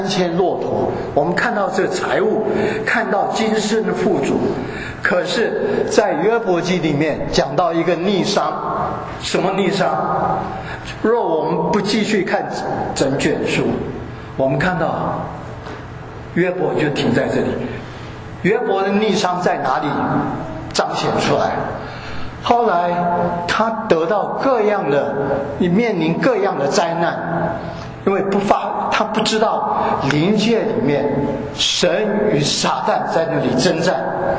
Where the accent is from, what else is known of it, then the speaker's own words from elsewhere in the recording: China; 可是我们中国人的家庭呢，这种情况就少多了。